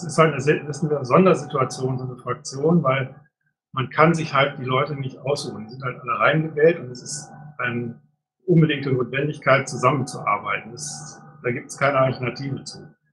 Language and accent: German; Düsseldorf, North Rhine-Westphalia, Germany; weil ich tatsächlich als Düsseldorfer mit meiner halt hier von um die Ecke komme, also sehr viel hier auch mein Hauptbüro habe.